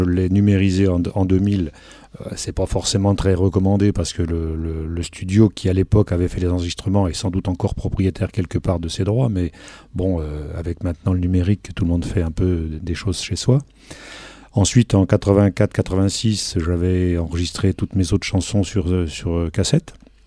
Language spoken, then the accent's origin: French; Avallon, Bourgogne-Franche-Comté, France; accent: local; moved away as an adult; also born or lived in Lyon; Je suis né à Avallon, donc j'ai fait toute mon enfance dans la région, un petit peu au nord de la Nièvre, puisque j'ai fait mes études à Clamecy. Et puis à partir de 18 ans, je suis parti sur la région lyonnaise.